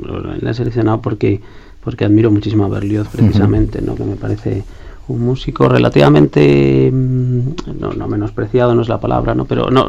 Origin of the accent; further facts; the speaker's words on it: Basque Country, Spain; also born or lived in Madrid / Catalonia; now in Navarre, Spain; Sí, soy vasco y vivo en Navarra